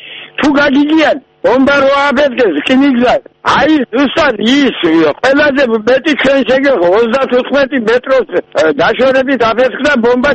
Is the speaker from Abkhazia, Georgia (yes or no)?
yes; Kochara, Abkhazia, Georgia; ოჩანჩირის რაიონ სოფელი კოჩარიდან ვარ.